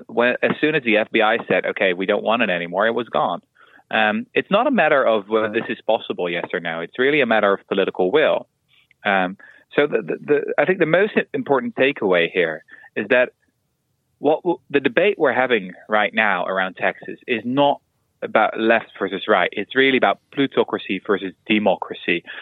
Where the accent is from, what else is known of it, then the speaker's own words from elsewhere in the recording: Netherlands; English is a second language; as I said, I'm from Holland